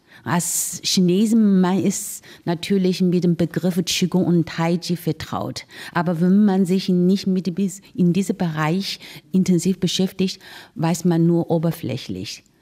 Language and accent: German; Southwest China, China; German is a second language; moved away as an adult; now in Germany; Ja, ich bin eine geborene Chinesin Und ich komme ursprünglich in Südwestchinas, das ist eine gebirgige Gegend. Und in den 80er Jahren habe ich an der Fremdsprachenhochschule Shanghai studiert, Germanistik. Und Anfang 90er Jahre bin ich nach Deutschland gekommen, um zu studieren.